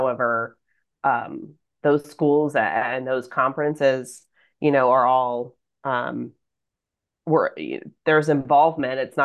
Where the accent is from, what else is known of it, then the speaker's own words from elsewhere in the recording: Louisville, Kentucky, United States; Yeah, I'm from Louisville, so